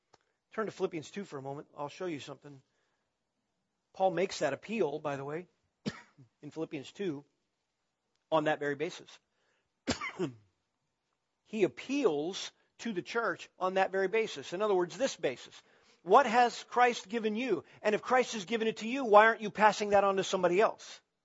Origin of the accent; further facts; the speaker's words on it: California, United States; I'm not like you. I grew up in Southern California.